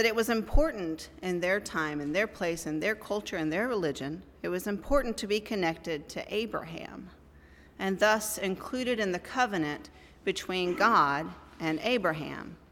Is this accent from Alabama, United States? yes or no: no; Memphis, Tennessee, United States; born there; Now, Tennessee, my home state, Tennessee from Memphis, where I was born, to the Great Smoky Mountain National Park